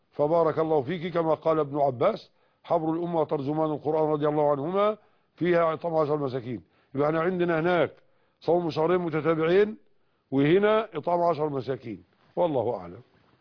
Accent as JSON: {"language": "Arabic", "country": "Egypt", "said": "وما من مكان عندنا في مصر إلا وفيه فقراء"}